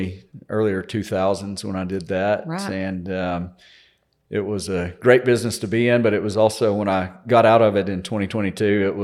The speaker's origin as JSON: {"language": "English", "town": "Borger", "region": "Texas", "country": "United States", "tie": "born or raised there", "lives_now": "Lubbock, United States", "said": "So I grew up in Borger and graduated high school, came to Texas Tech and stayed here."}